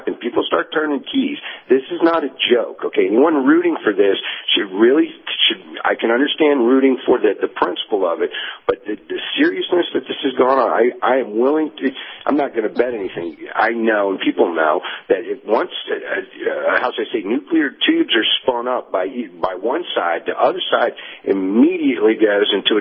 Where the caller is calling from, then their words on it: Tennessee, United States; Hey, good morning, gentlemen. This is … in East Tennessee.